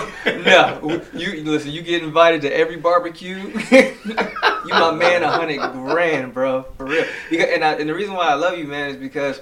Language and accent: English; Jersey City, New Jersey, United States; now in East Windsor, United States; No, I'm from Jersey City, and I live in East Windsor